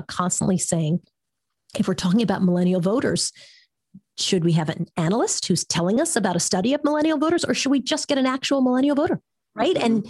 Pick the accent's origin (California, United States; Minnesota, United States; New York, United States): New York, United States; I was new, and I was in San Francisco, and I was from New York. So I was on the West Coast.